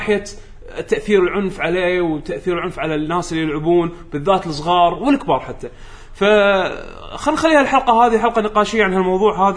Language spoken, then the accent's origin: Arabic; Kuwait; اي في حتى برامج عندنا في الكويت هنا